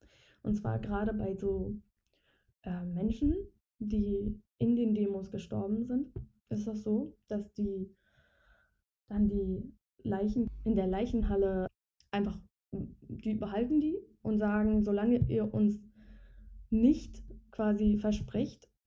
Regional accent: Iran; nicht nur natürlich als Iranerin und als Frau

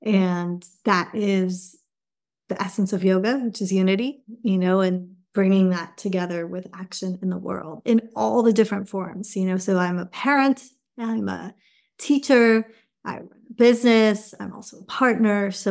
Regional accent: Los Angeles, California, United States; also born or lived in England; I'm mixed. I was born in England and my mother is British and my father is Indian and I grew up in LA.

